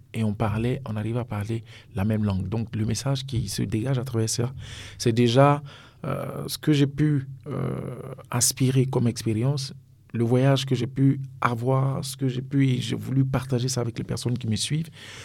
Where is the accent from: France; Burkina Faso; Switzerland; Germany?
Burkina Faso; Je suis burkinabé